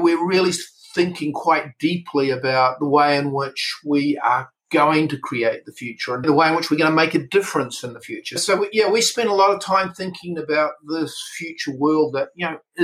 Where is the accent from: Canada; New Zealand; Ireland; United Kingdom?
New Zealand; also born or lived in United States; Yeah, I probably sound a little bit funny to some of your audience. So I'm a Kiwi, so I'm a New Zealander, although I spent a lot of my life living and working as a tech entrepreneur in the United States.